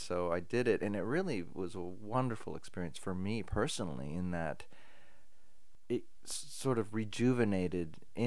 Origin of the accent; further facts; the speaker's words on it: San Francisco, California, United States; I'm from San Francisco, and I create sound and musical textures for film and commercials.